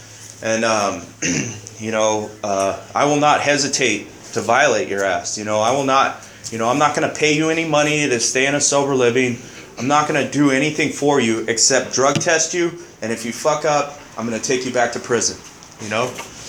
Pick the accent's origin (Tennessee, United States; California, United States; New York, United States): California, United States; I'm from the Inland Empire area.